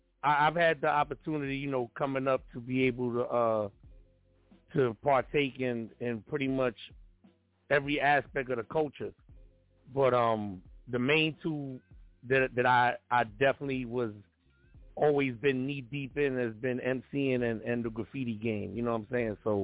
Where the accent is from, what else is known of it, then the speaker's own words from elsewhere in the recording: Bronx, New York, United States; So even though I'm from the Bronx, or we be from the Bronx, my squad, you know, our goal was to make sure everybody in every other borough would see us.